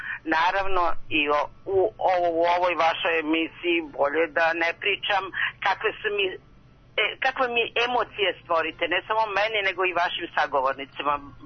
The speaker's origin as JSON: {"language": "Serbian", "region": "Belgrade", "country": "Serbia", "tie": "born or raised there", "said": "Pa ja sam sa Voždovca dok nas nisu ekspedovali"}